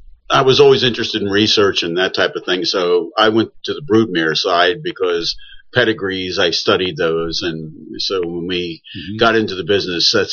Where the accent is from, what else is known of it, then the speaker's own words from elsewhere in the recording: Lancaster, Pennsylvania, United States; born there; also born or lived in Mid-Atlantic; now in Kentucky, United States; I was born in Pennsylvania, Lancaster, Pennsylvania.